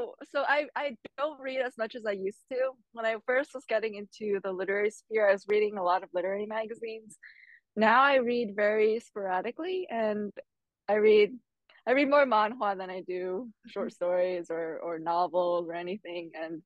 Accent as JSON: {"language": "English", "region": "New Jersey", "country": "United States", "tie": "born or raised there", "said": "I did not. I grew up in New Jersey, but it"}